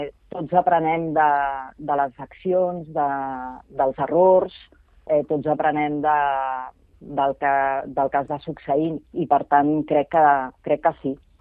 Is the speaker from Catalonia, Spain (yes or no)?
yes; Barcelona, Catalonia, Spain; com a barcelonina